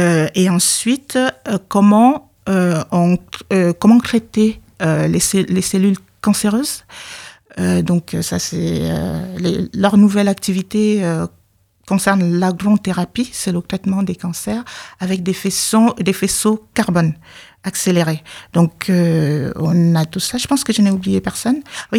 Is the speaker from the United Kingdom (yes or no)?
no; Cameroon; moved away; Mais je venais du Cameroun et je connaissais pas bien le milieu.